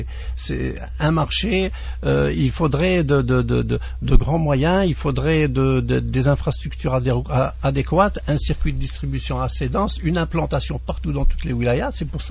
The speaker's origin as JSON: {"language": "French", "country": "Algeria", "said": "la grande distribution n'est pas très très développée encore chez nous en Algérie."}